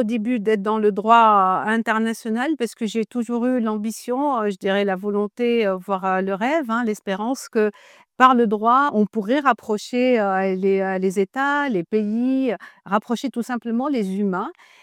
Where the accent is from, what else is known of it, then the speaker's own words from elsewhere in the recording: Tunisia; J'ai vécu toute mon enfance, mon adolescence en Tunisie. J'étais à l'école donc, tunisienne, j'ai étudié en arabe. Donc c'est dans ce milieu arabo-musulman que j'ai grandi avec une très grande diversité